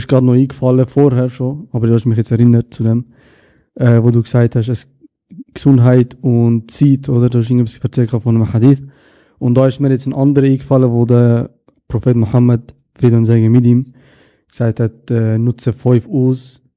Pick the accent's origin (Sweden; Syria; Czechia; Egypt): Egypt